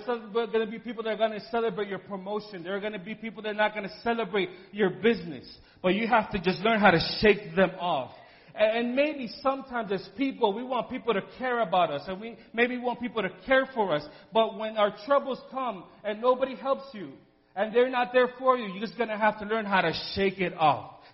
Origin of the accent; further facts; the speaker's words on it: New York, United States; But, you know, sometimes I'm from New York, so, you know, sometimes I can't keep that under control.